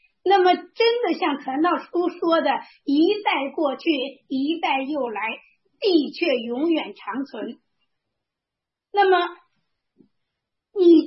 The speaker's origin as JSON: {"language": "Chinese", "region": "Hebei", "country": "China", "said": "我从河北出来，"}